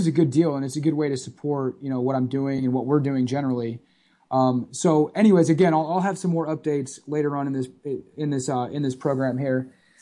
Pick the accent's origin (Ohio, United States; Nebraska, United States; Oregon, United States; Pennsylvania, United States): Nebraska, United States; now in California, United States; I mean, I grew up in Nebraska, so I'm, you know, I've grown up in cold weather